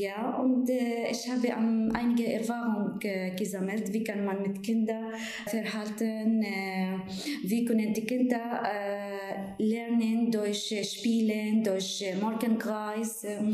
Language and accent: German; Syria; German is a second language; moved away as an adult; now in Germany; ich komme aus Syrien, ich bin verheiratet, ich bin 2016 nach Deutschland gekommen. Ich habe in Syrien Übersetzung Fach Englisch studiert.